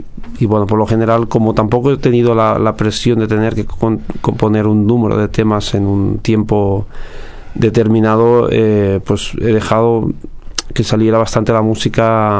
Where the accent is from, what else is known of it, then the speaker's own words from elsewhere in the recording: Spain; first language Catalan; Spanish is a second language; en castellano, catalán, mi lengua materna, y en inglés.